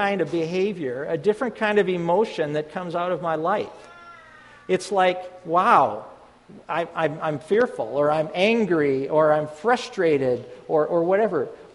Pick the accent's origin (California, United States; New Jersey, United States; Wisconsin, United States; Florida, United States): Wisconsin, United States; I grew up in Wisconsin, and I am a flaming Green Bay Packers fan.